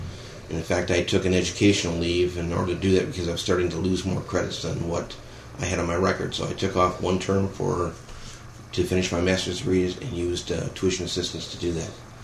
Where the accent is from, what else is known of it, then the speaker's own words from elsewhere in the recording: Kalamazoo, Michigan, United States; also born or lived in Battle Creek; Kalamazoo is where I lived, and I was raised in Kalamazoo, but had to go to Battle Creek to go to a Protestant hospital to be born, so kind of an unusual story for the time.